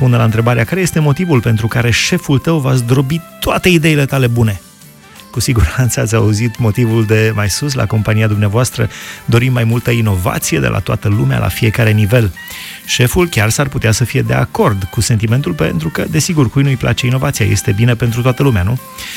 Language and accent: Romanian; Alba Iulia, Alba County, Romania; eram în Alba Iulia, am crescut în Alba Iulia